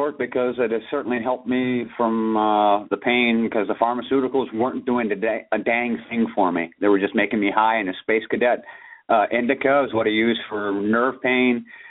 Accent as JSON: {"language": "English", "country": "Canada", "said": "I'm Canadian, cannabis user for the injury that I suffered"}